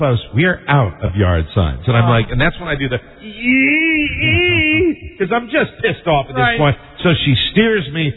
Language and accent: English; New England, United States; I'm from New England. That's where, you know, a lot of Democrats come from.